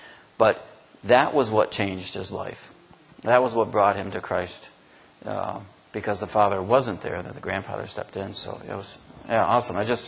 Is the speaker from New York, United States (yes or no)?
yes; New York, United States; also born or lived in Ohio / Illinois / Michigan; But I was born in Ohio, moved to Illinois, and then Michigan, and by the time I was five, I was in Western New York, where we stayed pretty much most of my life there.